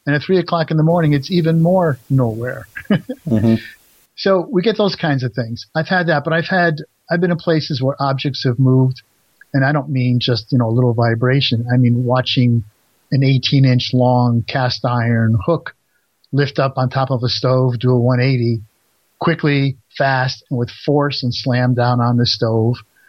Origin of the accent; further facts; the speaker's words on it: New England, United States; I'm not a native Buckeye. I mean, I grew up in New England